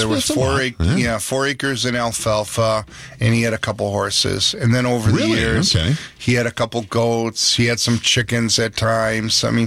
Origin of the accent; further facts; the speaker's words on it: Racine, Wisconsin, United States; I was born and raised in Racine until I was about 9 or 10. Went to Jurisdid Agerholm School, K through 3.